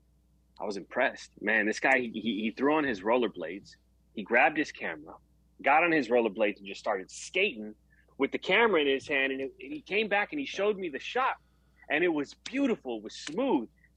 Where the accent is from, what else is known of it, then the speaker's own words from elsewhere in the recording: Daly City, California, United States; But I grew up in Daly City, always had good food in the house.